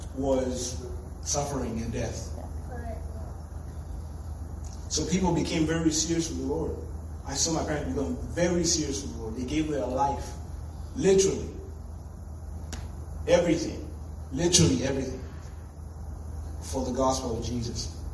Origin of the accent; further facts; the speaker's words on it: Tanzania; I'm originally from Tanzania. So I was raised in a culture where there weren't many options